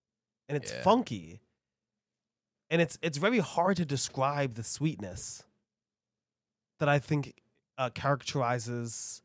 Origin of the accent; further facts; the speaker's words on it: Brooklyn, New York, United States; I'm from Brooklyn. At least I'm not a fucking transplant.